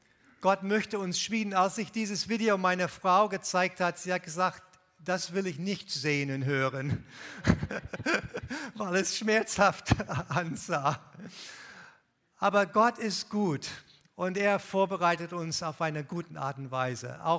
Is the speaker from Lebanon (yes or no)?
yes; Lebanon; German is a second language; moved away; Ich bin in Libanon groß geworden und in Libanon gab es nie eine richtige Einheit unter das Volk.